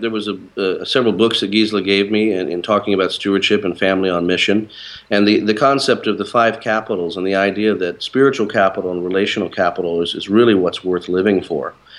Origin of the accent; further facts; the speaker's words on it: Maui, Hawaii, United States; Whereas I grew up on Maui, Hawaii, a little bit more in the country.